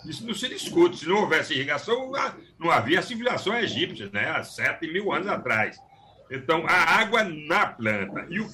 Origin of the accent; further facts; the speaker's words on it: Cabrobó, Pernambuco, Brazil; Lá na minha região, em Cabrobó, nós temos, né, a presença